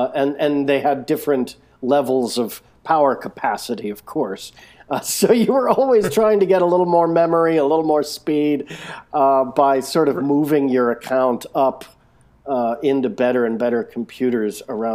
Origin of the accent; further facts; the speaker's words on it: Boston, Massachusetts, United States; now in New York City, United States; Today I'm living here in New York City, but I grew up around the Boston area, going to junior high school and grade school and high school.